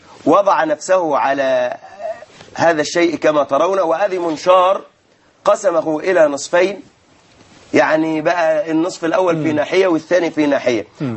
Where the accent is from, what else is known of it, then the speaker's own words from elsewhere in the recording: Sharqia Governorate, Egypt; أنا من الشرقية، أنا من الشرقية.